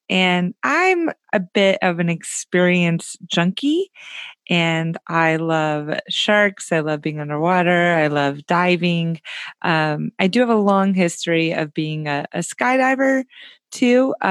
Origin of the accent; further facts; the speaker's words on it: Tennessee, United States; also born or lived in Orlando, United States; now in Oregon, United States; Sure. I'm in Oregon in the United States, but I grew up in Tennessee, but I felt like I grew up, though, like as a human, an adult in Florida.